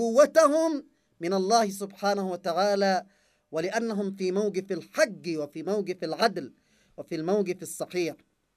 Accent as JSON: {"language": "Arabic", "country": "Yemen", "said": "نفسه عبر عن انزعاجه من الوضع عندنا في اليمن"}